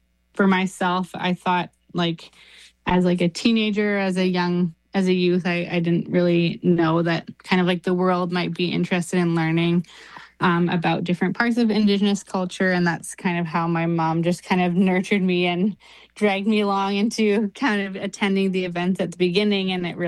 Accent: British Columbia, Canada; I'm from the Squamish Nation.

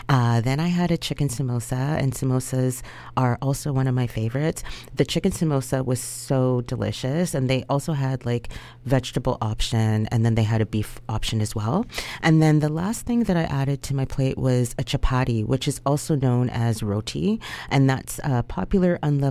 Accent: Toronto, Ontario, Canada; I myself was born in Toronto and grew up in Toronto.

